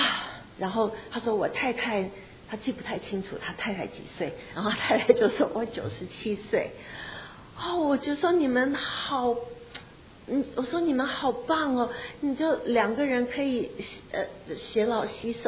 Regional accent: Taipei, Taiwan; now in United States; 我虽然是从台北来到美国，但是我对台北我们1975年就离开台北，所以就我对台北很不熟。

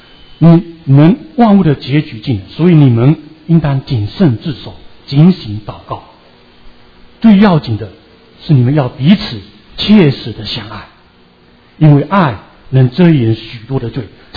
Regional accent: Fuzhou, Fujian, China; 在我们家乡有一个特别的聚会，有一个年长的姐妹，主的仆人，她从福清来到我们福州

